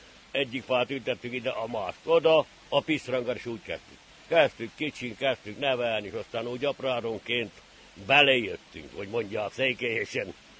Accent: Korond, Harghita, Romania; Korondról vagyok … Alcsegnye utca 12 rámszám alatt.

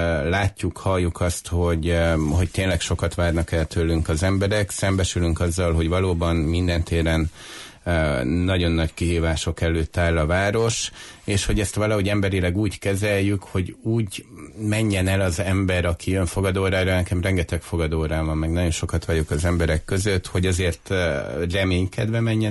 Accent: Odorheiu Secuiesc, Harghita, Romania; nagyon sokszor használjuk mi udvarhelyiként ezt a két várost, meg példálózunk velük.

